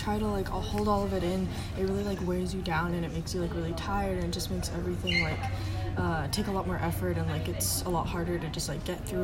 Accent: California, United States; And we are sophomores from Southern California.

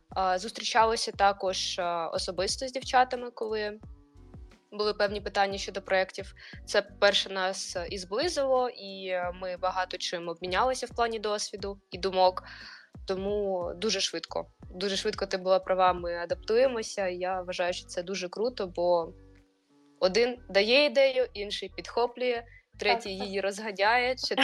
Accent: Kyiv, Ukraine; бо ми з Києва, і в нас теж було дуже багато проблем зі світлом.

